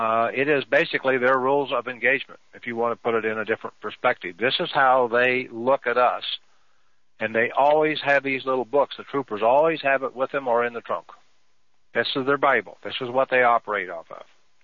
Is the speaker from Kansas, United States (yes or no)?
yes; Kansas, United States; It isn't like down when I grew up in Kansas where the sunrise and sunset, I mean, it's coming up at a lot more of a straighter angle